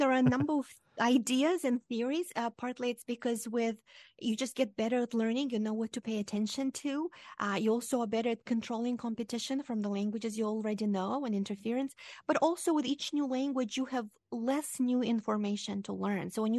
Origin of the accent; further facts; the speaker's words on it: Moldova; first language Romanian; English is a second language; So my native language is Romanian. That's the language I spoke at home. And then the official language at the time I was growing up, because it was, I'm from the eastern part of Romania, from Moldova, that was a Soviet republic.